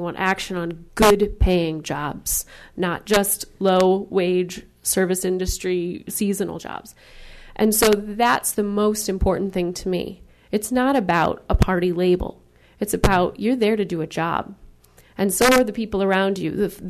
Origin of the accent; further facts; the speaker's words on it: Michigan, United States; This is personal for me. I grew up in Kalkaska County, which is one of the hot spots for lots of profit being made for some private companies there on hydraulic fracturing.